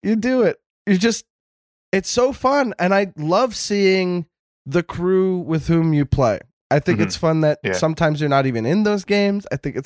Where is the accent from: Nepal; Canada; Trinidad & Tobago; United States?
Canada; Montreal, Quebec; I grew up in the East End